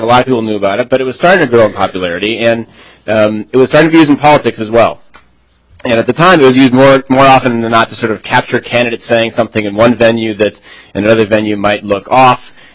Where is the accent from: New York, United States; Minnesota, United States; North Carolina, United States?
Minnesota, United States; Northfield; I grew up in Northfield, Minnesota, about an hour south of here.